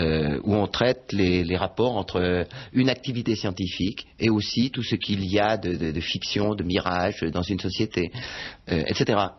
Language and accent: French; Auvergne-Rhône-Alpes, France; born there; moi, je suis né en Savoie. Mais c'est une famille qui est originaire plutôt du Dauphiné, du nord du Dauphiné.